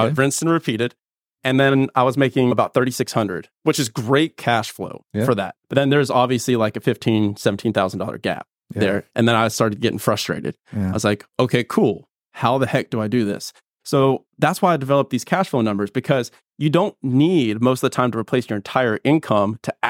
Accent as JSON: {"language": "English", "town": "Chattanooga", "region": "Tennessee", "country": "United States", "also_born_or_lived": "Atlanta", "said": "I'm from Chattanooga, Tennessee, lived in Atlanta, Georgia."}